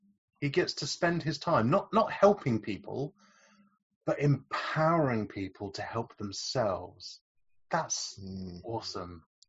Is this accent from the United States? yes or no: no; United Kingdom; There's half a dozen people in front of you and you kind of settle down for the wait because we're British and we love queuing.